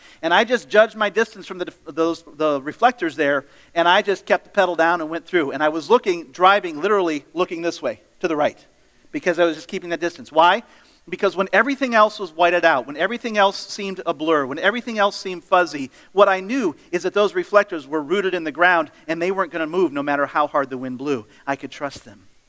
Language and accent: English; Ohio, United States; also born or lived in Minnesota; I grew up in Ohio, went to Bible school in Minneapolis, Minnesota. And then after that, I went to Owatonna, Minnesota, a little bit south of the cities.